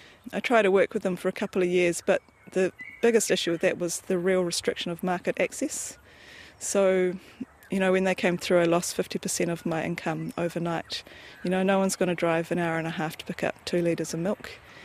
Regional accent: Auckland, New Zealand; I grew up in Auckland, yeah, so very much from the city

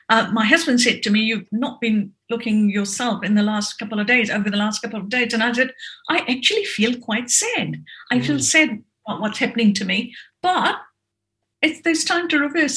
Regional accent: India; first language Hindi; English is a second language; I've had a couple of conversations with people who speak my language, my first language, which is Hindi.

